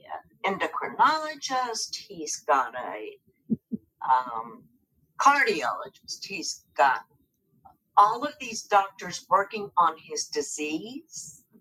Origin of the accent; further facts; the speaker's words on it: Texas, United States; Well, Bronwyn, I'm from Texas, so bold is not hard for me.